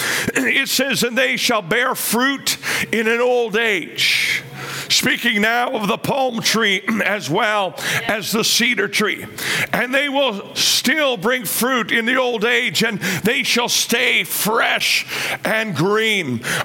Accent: Canada; we are from Canada

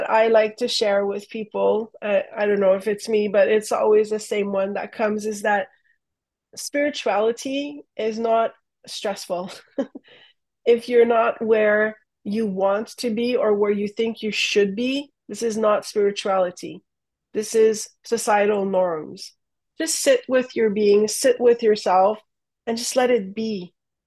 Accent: Quebec, Canada; I remember once, I'm from Quebec

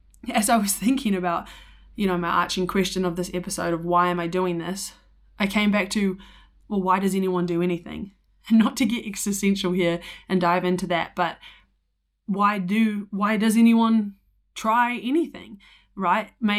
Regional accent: New Zealand; now in United States; tall poppy syndrome was this idea that I had seen as a Kiwi, hadn't really seen it, or I'd seen it expressed differently in the States.

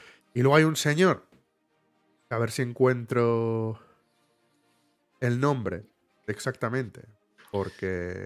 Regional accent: Catalonia, Spain; first language Catalan; Spanish is a second language; Josep y yo somos catalanes y entre nosotros hablamos catalán.

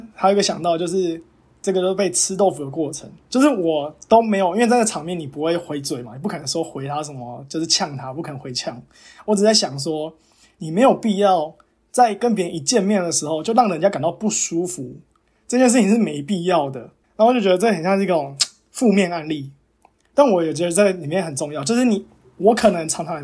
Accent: Taiwan; 我就是一个台湾人

